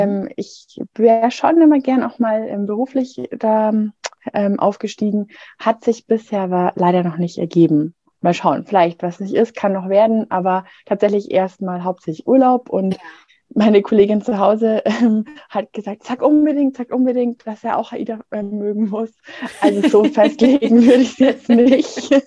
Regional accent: Munich, Bavaria, Germany; Ich bin ja eigentlich eben aus dem Bayern, aus dem schönen Bayernland, Richtung Oberbayern, in München, in der Gegend, Alpen, Berge.

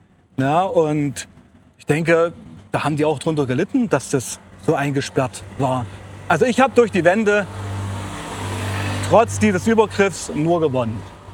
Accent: Saxony-Anhalt, Germany; Sachsen-Anhalt. Ja. Trau, trist. Du, aber das haben wir damals gar nicht so wahrgenommen, weil wir sind ja in der DDR groß geworden. Ich bin ein DDR-Kind.

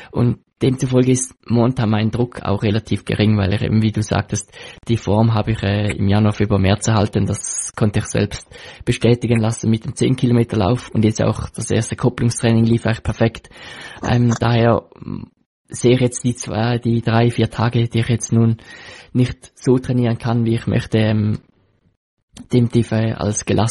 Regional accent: Switzerland

